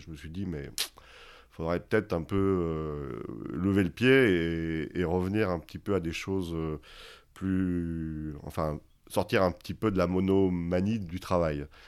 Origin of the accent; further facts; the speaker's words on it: Lyon, Auvergne-Rhône-Alpes, France; Je suis lyonnais.